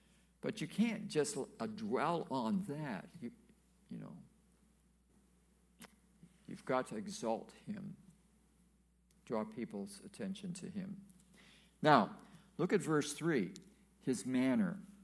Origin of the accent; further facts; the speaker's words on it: Erie, Pennsylvania, United States; I grew up in Bethel Baptist Church in Erie, Pennsylvania